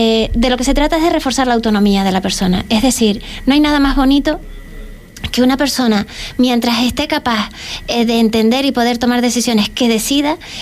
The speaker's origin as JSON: {"language": "Spanish", "region": "Canary Islands", "country": "Spain", "said": "Incluso el mío, yo soy de Tenerife"}